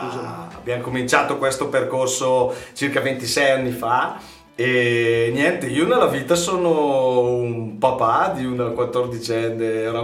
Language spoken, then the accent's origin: Italian; Bergamo, Lombardy, Italy; Noi da Bergamo diciamo Toma.